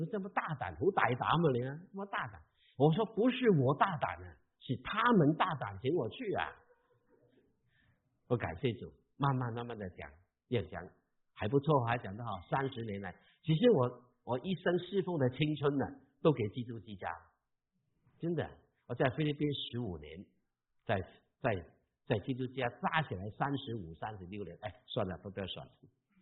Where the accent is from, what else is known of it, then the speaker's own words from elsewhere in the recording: Guangdong, China; accent: Cantonese; 你听我的口音，我是标准的什么人？广东人